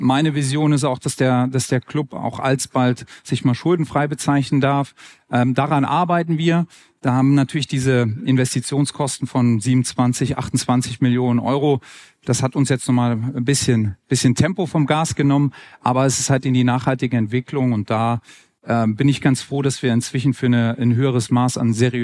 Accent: Hamburg, Germany; ich als Hamburger bin dann sehr, sehr stolz, dass wir hier Austragungsort der EM 2024 sein

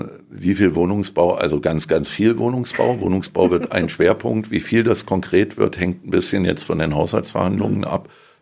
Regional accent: Eisenach, Thuringia, Germany; Nein, ich komme aus Eisenach, und da ist man irgendwie Automobilbau

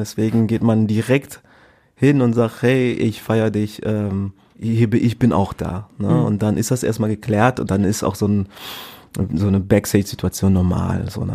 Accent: Essen, North Rhine-Westphalia, Germany; Wir sind die Band … überall wo wir gespielt haben, alle denken immer, wir kommen aus Berlin und sagen, nein, wir kommen aus fucking Essen.

